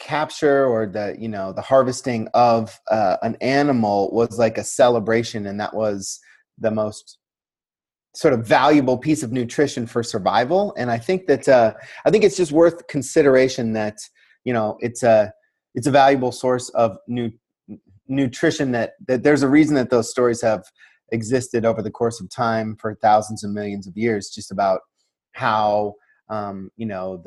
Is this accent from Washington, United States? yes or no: no; Montana, United States; growing up in Montana, this was kind of part of my, you know, family's culture.